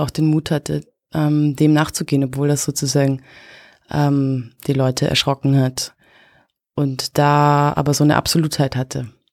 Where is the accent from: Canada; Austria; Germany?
Austria; Bad Schallerbach, Upper Austria; weil ich da raus konnte aus Bad Schallerbach, aus dem Ort, wo ich herkomme.